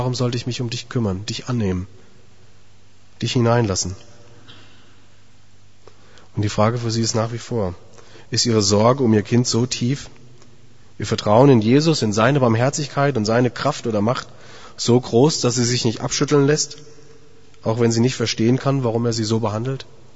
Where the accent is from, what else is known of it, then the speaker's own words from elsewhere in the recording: Grünberg, Hesse, Germany; ich komme aus Grünberg